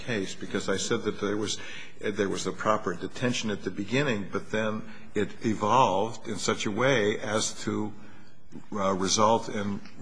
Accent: Vermont, United States; I found it interesting that you actually cited one of my cases. I'm from Vermont.

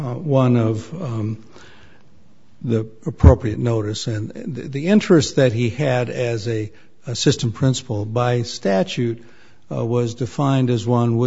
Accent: Ephrata, Washington, United States; I'm a lawyer from Ephrata

